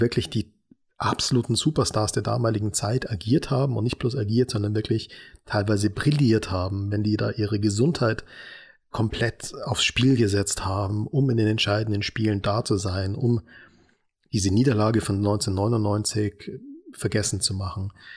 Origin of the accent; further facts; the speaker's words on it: Munich, Bavaria, Germany; Ich habe ja gesagt, ich komme aus München.